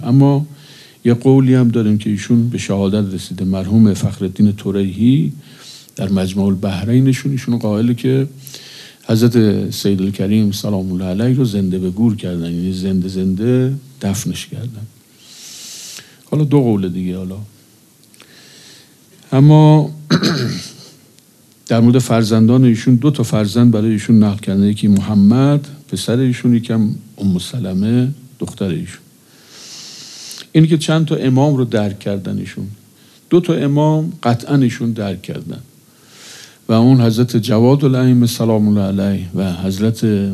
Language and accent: Persian; Tehran, Tehran Province, Iran; ما چون در تهران هستیم و بچه تهران هستیم،